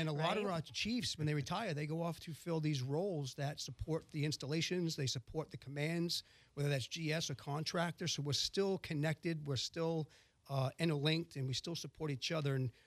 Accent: Massachusetts, United States; also born or lived in Newport, Rhode Island; Initially, I'm from Massachusetts.

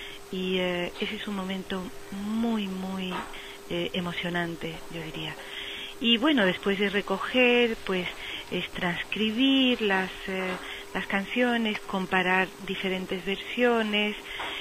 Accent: Tetouan, Tanger-Tetouan-Al Hoceima, Morocco; born or raised there

